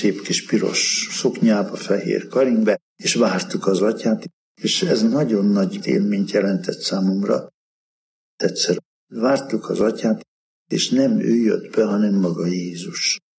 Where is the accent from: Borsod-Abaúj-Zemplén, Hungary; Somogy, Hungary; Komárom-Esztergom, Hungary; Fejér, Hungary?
Komárom-Esztergom, Hungary; Almásfüzitő; born there; A Dunaparton születtem, Almásvízitőn, és akkor az még gyönyörű volt a környéke, környezete.